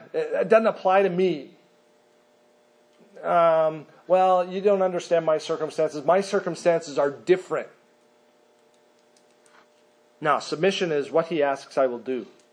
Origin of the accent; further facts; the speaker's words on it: Minneapolis, Minnesota, United States; I grew up in Minneapolis. I used to fish in the Mississippi River with my dad.